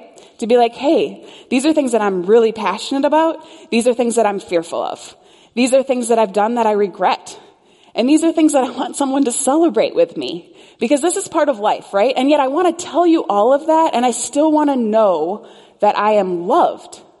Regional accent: Chicago, Illinois, United States; I'm from Chicago, but I'm not a Bears fan.

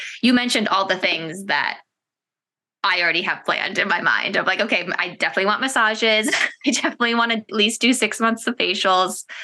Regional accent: East Coast, United States; we're getting married in California and we're both from the East Coast.

